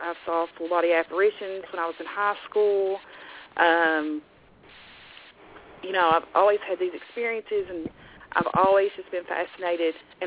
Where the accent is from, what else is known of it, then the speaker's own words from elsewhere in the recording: Kentucky, United States; I'm not like Holly in Dallas. I'm not from Virginia. I'm from Kentucky.